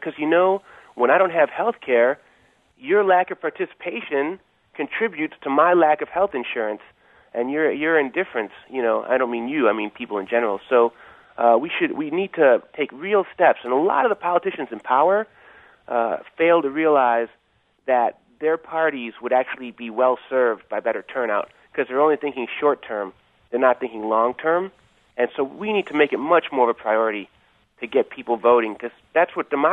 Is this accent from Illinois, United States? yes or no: yes; Illinois, United States; now in California, United States; And I'm from Illinois, by the way. I went to University of Illinois